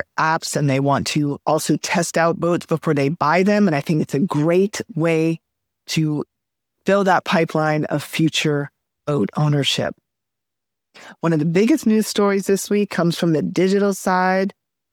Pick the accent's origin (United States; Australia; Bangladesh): United States; Miami, Florida; The new business is headquartered in my hometown, Miami, Florida